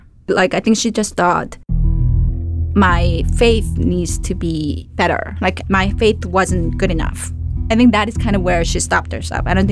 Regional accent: United States; I'm an American journalist, but my loyalty was really with my students.

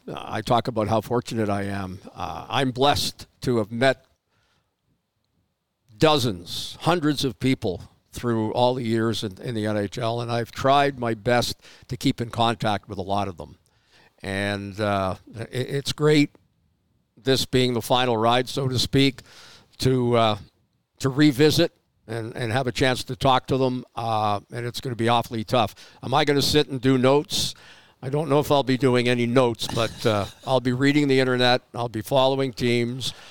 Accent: Toronto, Ontario, Canada; also born or lived in Calgary; I started high school in Calgary, but I was born in Toronto, and my father passed away, and my mom remarried, and we moved to Calgary

